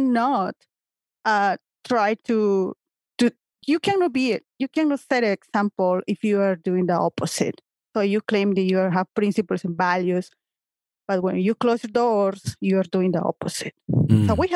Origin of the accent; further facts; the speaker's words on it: Peru; now in United States; Well, I'm originally from Peru, and I'm pretty new in the country. We moved back in 2016.